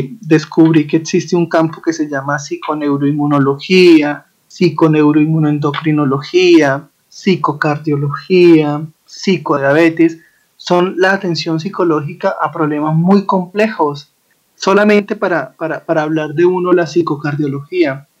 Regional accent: Colombia; pues como buenos colombianos, todo lo que nos apasiona entonces nos moviliza.

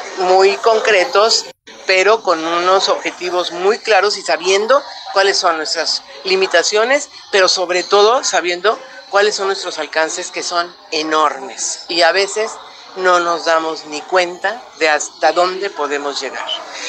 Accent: Mexico; soy mexicana y soy especialista en medios universitarios y públicos

